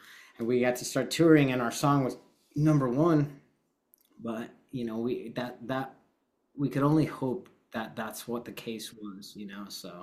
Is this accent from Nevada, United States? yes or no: yes; Las Vegas, Nevada, United States; born there; I was born in Las Vegas, Nevada